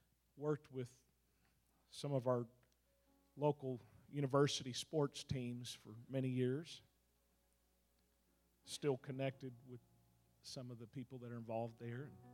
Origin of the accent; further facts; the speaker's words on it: Texas, United States; I'm from Texas, so... I don't know who you're rooting for, and I really don't care.